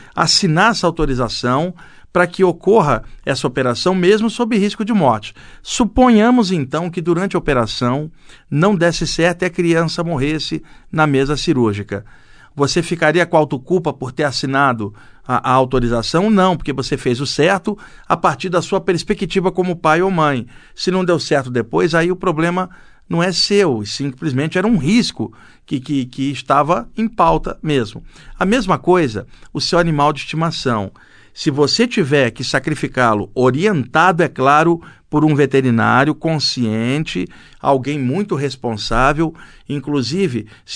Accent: Rio de Janeiro, Brazil; now in São Paulo, Brazil; eu sou carioca, moro aqui há muitos anos, mas não acostumo com frio, não.

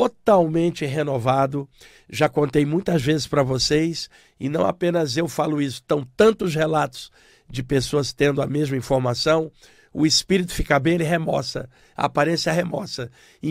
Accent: Duque de Caxias, Rio de Janeiro, Brazil; Eu comecei a ver cenas da minha infância na Baixada Fluminense, em Duque de Caxias, no Rio de Janeiro.

